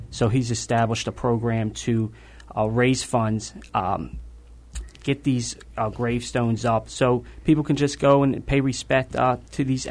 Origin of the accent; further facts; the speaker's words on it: Philadelphia, Pennsylvania, United States; Born and raised in South Philadelphia.